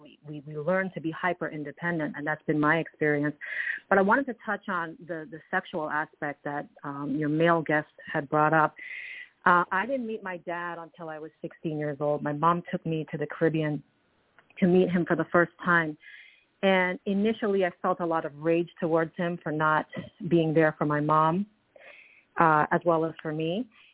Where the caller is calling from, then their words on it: Toronto, Ontario, Canada; I'm calling from Toronto, Canada.